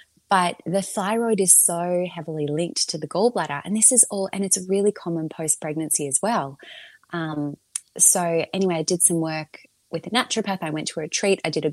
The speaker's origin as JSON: {"language": "English", "town": "Melbourne", "region": "Victoria", "country": "Australia", "said": "I am from Melbourne."}